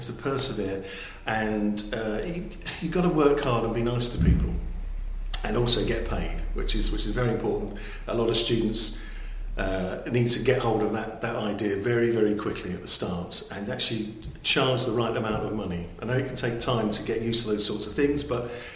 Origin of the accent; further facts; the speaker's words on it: London, United Kingdom; now in Colchester, United Kingdom; I was born and bred in London and spent many years in London and came to Colchester about 12, 13 years ago.